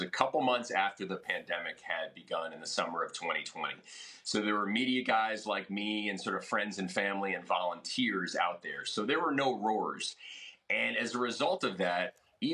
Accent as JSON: {"language": "English", "region": "New York", "country": "United States", "said": "I'm from New York, but absolutely."}